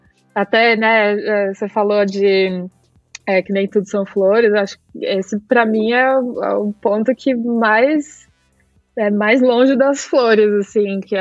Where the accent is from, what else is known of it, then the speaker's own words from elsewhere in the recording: Guarulhos, São Paulo, Brazil; now in Switzerland; Eu sou de São Paulo, sou de Guarulhos, sei lá. Difícil falar outra coisa. Se alguém me pergunta de onde eu sou, vai sair Brasil, com certeza.